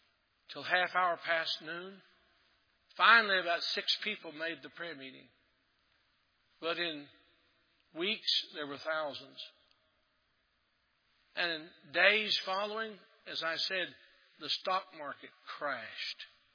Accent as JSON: {"language": "English", "town": "Maryville", "region": "Tennessee", "country": "United States", "tie": "born or raised there", "said": "You could not go to my little hometown in Maryville, Tennessee."}